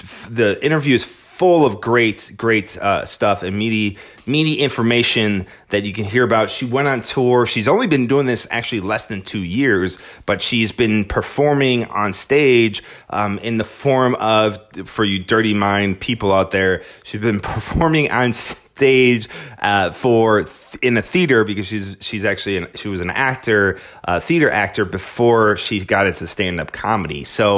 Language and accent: English; Chicago, Illinois, United States; I'm originally from Chicago, so there's a whole lot of Polish people there.